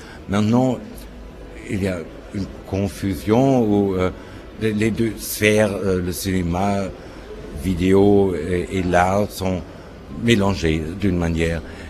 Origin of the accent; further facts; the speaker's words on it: Germany; J'habite Berlin, je suis allemand.